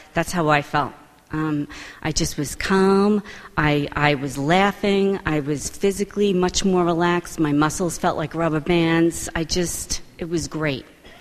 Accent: Floral Park, New York, United States; I grew up in Floral Park, which, if you don't know, is right on the border of Queens. And if I still live in the house I grew up in.

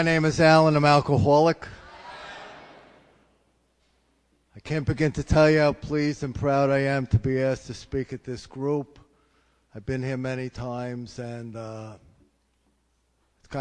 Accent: Queens, New York, United States; I'm 59 years old. I grew up in Little Neck, Queens. I'm Jewish.

